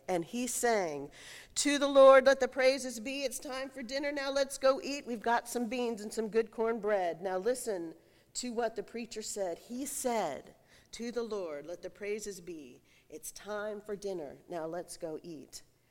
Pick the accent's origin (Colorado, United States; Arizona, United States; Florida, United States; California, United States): Colorado, United States; Denver; When I was growing up in Denver, there was an amphitheater that was outside of town called Red Rocks